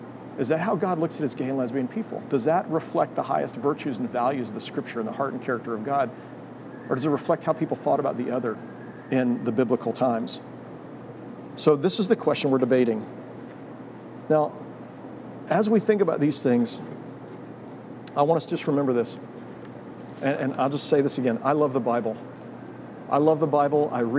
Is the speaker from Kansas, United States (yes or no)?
yes; Prairie Village, Kansas, United States; I grew up in Prairie Village, and in the late 1960s, the 1970s, the early 1970s, as I was growing up in Prairie Village